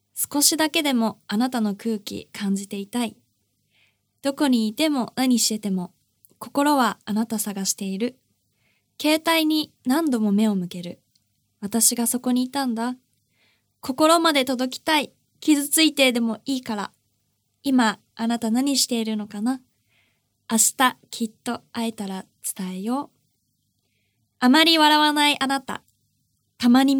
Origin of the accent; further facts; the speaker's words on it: Urawa, Saitama, Japan; 地元の埼玉市、旧浦和市のホールで働いていたことがあって